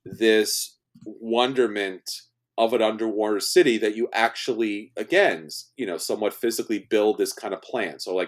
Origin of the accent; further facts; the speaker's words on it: New York, United States; because, you know, I'm from New York, I'm Italian, and that's what you do.